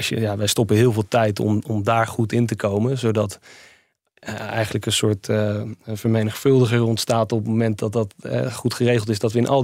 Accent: Netherlands; En die trots, dat hele nationalistische, dat hebben wij Nederlanders denk ik een stuk minder.

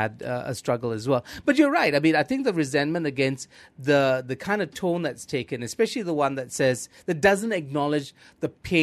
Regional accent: Singapore; I grew up in Singapore and, you know, and here as well

